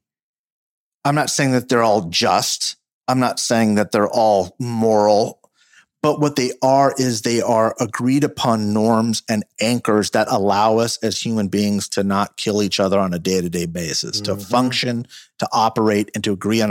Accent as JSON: {"language": "English", "country": "United States", "said": "and like we do as an American people specifically, we partisanize the institutions."}